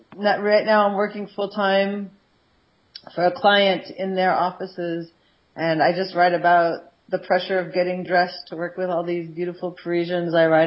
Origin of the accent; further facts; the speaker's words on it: San Francisco, California, United States; I come from San Francisco, beautiful city.